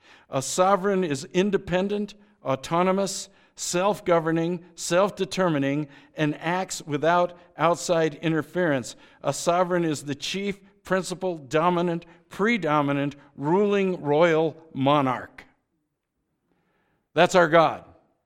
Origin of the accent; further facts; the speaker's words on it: Boulder, Colorado, United States; You know, I grew up in Boulder when I first learned about Christianity.